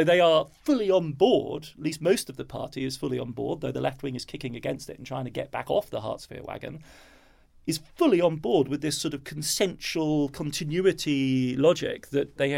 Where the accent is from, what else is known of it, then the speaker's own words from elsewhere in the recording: Germany; accent: English; now in New York, United States; I mean, the Remainer to the core in the sense that I sound English and I have a UK passport. I grew up in Germany, so I'm in a rather unfortunate position.